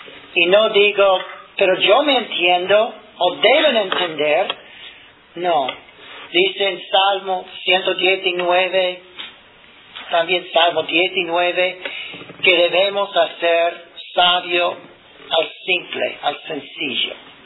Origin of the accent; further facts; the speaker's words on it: United States; Spanish is a second language; como un americano que soy, no puedo usar el diccionario de esa manera en español.